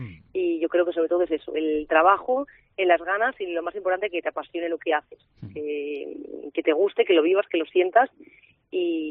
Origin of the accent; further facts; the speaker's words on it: Valladolid, Castile and León, Spain; moved away; Estoy muy orgullosa de donde soy y creo que el haberme ido es cuando más lo he valorado. Porque al final yo marché porque, pues sinceramente, notaba que se me quedaba pequeño Valladolid.